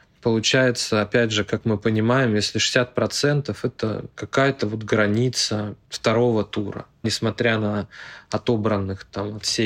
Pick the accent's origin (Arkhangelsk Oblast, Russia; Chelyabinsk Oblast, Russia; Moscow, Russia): Arkhangelsk Oblast, Russia; Arkhangelsk; В моем родном городе Архангельске, например